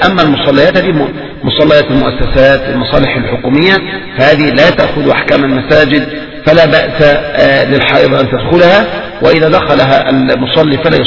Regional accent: Egypt; أما الصلاة في الزاوية فالمراد بالزاوية عندنا في مصر

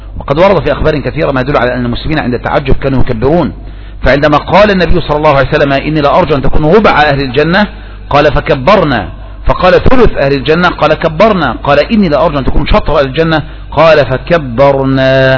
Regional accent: Egypt; ولهذا نحن لا نعاني في لهجتنا, لا نعاني في هذه المجتمعات, كل يعرف ايه لهجتنا

